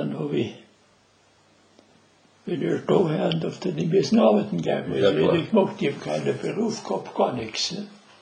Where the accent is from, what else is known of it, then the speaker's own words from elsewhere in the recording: Langengraben, Styria, Austria; ich bin aufgewachsen in Langengraben, bei St. Ruprecht.